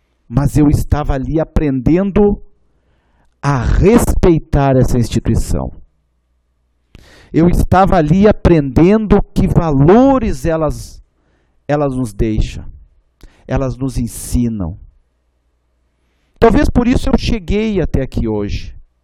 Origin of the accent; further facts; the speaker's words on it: Rio Grande do Sul, Brazil; o que nós carregamos como gaúchos é um sentimento de pertencimento à nossa cultura, à nossa tradição, às nossas raízes.